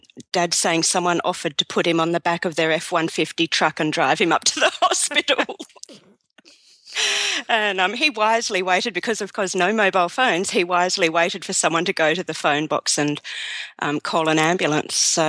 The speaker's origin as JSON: {"language": "English", "region": "Tasmania", "country": "Australia", "tie": "born or raised there", "said": "I grew up in Tasmania, which is that little dot of an island down the bottom of Australia."}